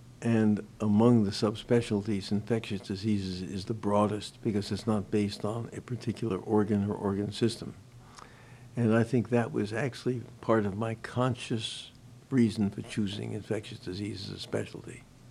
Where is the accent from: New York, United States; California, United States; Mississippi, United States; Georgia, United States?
New York, United States; Manhattan; now in Texas, United States; I was raised in the Northeast. I'd almost never been west of the Hudson River and never south of the bottom of Manhattan